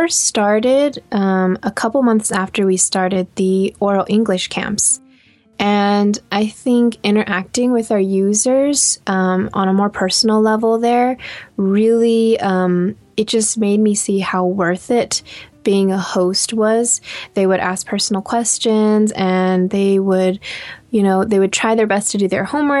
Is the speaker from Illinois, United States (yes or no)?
no; California, United States; going on a road trip with friends to SoCal because I'm from the Bay Area.